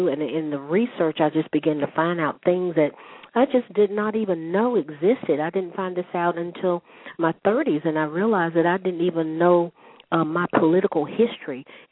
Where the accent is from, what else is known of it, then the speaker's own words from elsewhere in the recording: North Carolina, United States; as an African-American, as a black person growing up in Jim Crow in North Carolina, in the city where the sit-in started